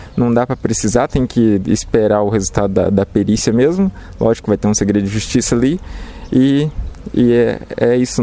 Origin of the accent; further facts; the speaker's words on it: Cruzália, São Paulo, Brazil; Na minha cidade natal, né, que é Cruzália, também teve um grande furto de lápides lá, que placas, crucifixo e etc., que é uma cidade pequena também, né?